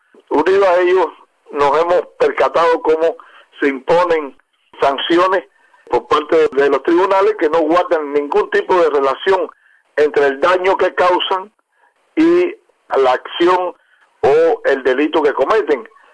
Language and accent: Spanish; Cuba; somos todos los cubanos los que tenemos que analizar cuáles son las causas que provocan el delito